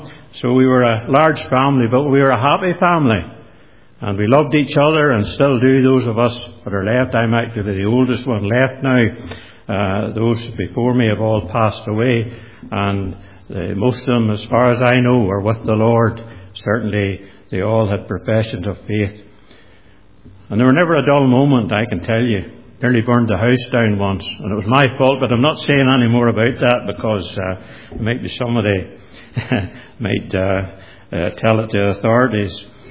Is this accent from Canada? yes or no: no; Northern Ireland, United Kingdom; I was about 3 years of age when we went there. I was born near Bushmills. And as a family, we moved to the Creamery Road.